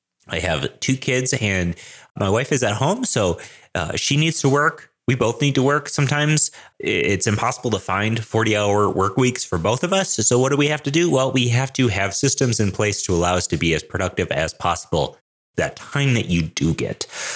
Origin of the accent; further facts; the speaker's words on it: Denver, Colorado, United States; I'm a developer from Denver, Colorado.